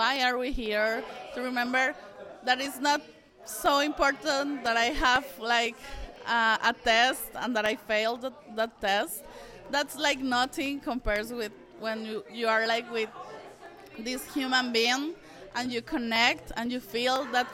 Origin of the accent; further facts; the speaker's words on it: Costa Rica; I'm from Costa Rica.